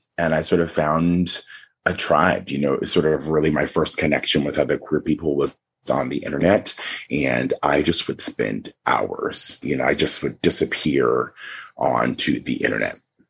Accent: Pacific Northwest, United States; I grew up in the Pacific Northwest in a predominantly white neighborhood. We were the only Black family in my neighborhood.

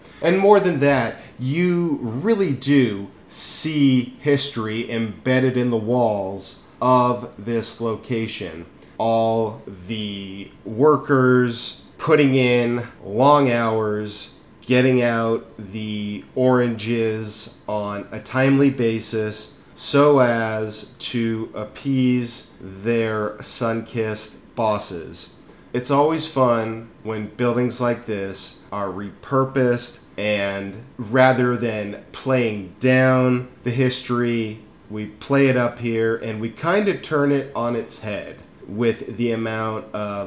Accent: Newport Beach, California, United States; I'm from Newport Beach, and a special day would be Mom takes me up to Los Angeles.

